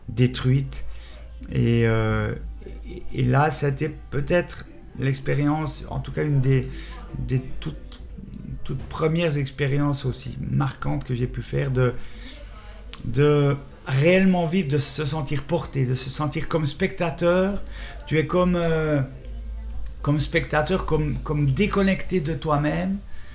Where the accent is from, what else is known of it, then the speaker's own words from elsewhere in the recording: Switzerland; Alors, je viens de Suisse, j'ai 52 ans, je suis marié, père de 4 enfants.